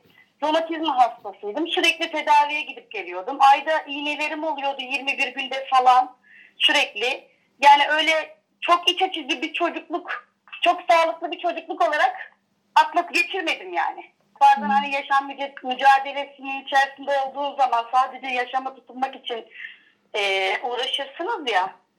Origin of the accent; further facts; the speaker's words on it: Kemalpaşa, İzmir, Turkey; Annem Uşaklı aslen. Babam buralı, Kemalpaşa doğumlu. Bir erkek kardeşim var, benden yaklaşık 2 yaş kadar, 1 yaş 8 ay kadar küçük. Yani hep burada yaşadık. Sadece gelin olduğum sürede Kırkağaç'a taşınıp 1 yıl kadar orada durdum. Daha sonra tekrardan eşimle birlikte iş nedeniyle buraya taşındık.